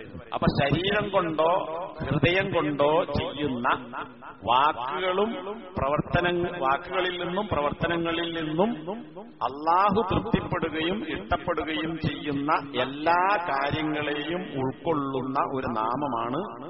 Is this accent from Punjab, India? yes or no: no; Koduvally, Kerala, India; ഇപ്പൊ എന്റെ നാട്ടില് കൊടുവള്ളി, അവിടെ മറ്റേ ഈ നക്ഷബന്തി തരീഖത്തിന്റെ ആൾക്കാരുണ്ട്.